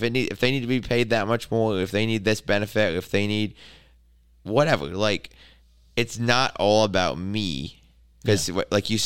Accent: Michigan, United States; But, you know, we're all from Michigan, and we all have similar values as shop owners

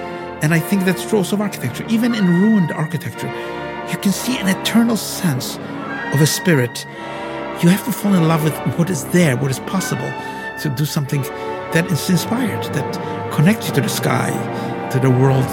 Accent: Poland; now in Israel; I grew up in Poland. My parents were survivors of the Holocaust.

